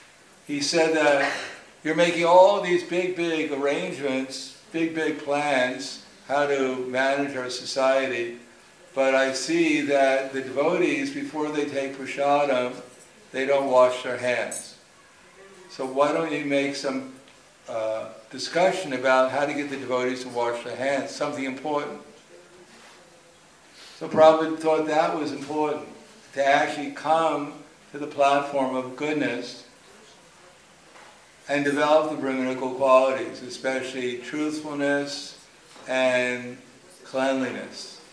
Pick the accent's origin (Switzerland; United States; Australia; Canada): Switzerland; Zurich; English is a second language; Really, I'm from Zurich myself.